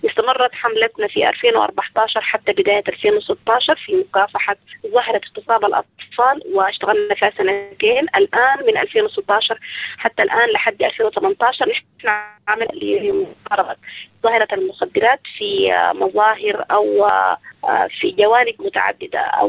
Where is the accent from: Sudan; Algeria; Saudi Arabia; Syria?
Sudan; طيب في الفترة الفاتت كانت معروف عندنا في السودان